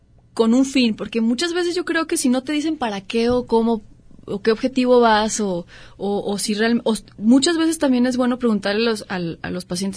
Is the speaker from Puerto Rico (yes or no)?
no; Mexico; no sé si es porque somos mexicanos